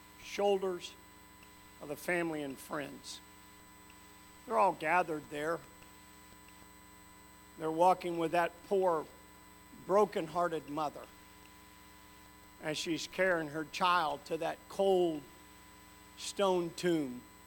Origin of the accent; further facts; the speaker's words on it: Tennessee, United States; I'm from the South. In Tennessee, when you died, some member of the family had to sit with you all night long.